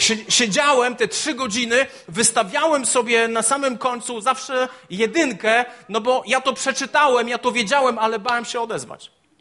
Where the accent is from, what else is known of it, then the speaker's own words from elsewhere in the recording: Borki Wielkie, Opole Voivodeship, Poland; To był wstyd, że ja pochodzę z Borek Wielkich.